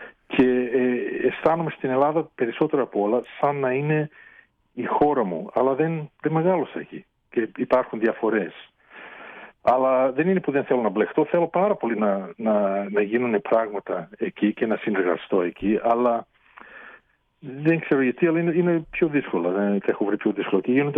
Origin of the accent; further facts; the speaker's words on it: New Zealand; Και η αδερφή μου και εγώ μεγαλώσαμε μέσα στην Ισλανδία, αλλά μεγαλώσαμε σε ελληνικό σπίτι φυσικά. Η γλώσσα ήταν μόνο ελληνική γλώσσα, το φαΐ, η μουσική, όλα ήταν από την Ελλάδα. Και ήμασταν σαν ένα μικρό νησί της Ελλάδας σε ένα μικρό χωριό στη Νέα Ισλανδία.